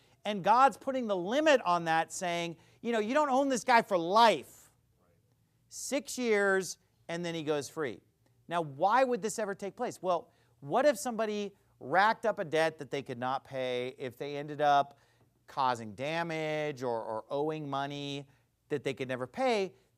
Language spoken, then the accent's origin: English; United States